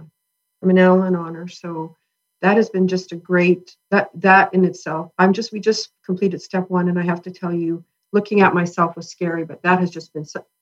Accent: Canada

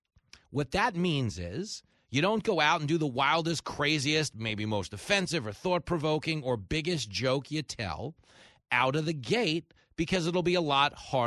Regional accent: East Coast, United States; I mean, I grew up on the East Coast, but I always romanticized it

